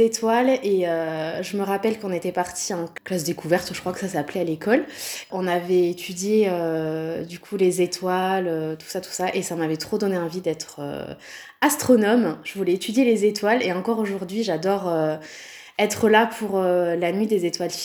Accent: Toulouse, Occitanie, France; moved away as an adult; J'ai 32 ans, je suis originaire de Toulouse. Je suis arrivée ici il y a à peu près un an avec mon mari et nos trois enfants.

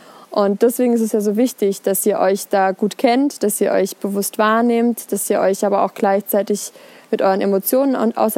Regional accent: Ettishofen, Baden-Württemberg, Germany; in der Heimat, wo ich herkomme, also im Berg, Ettishofen, wenn es jemand was sagt. Da habe ich als Kind ganz gerne total mega viel in der Natur gespielt

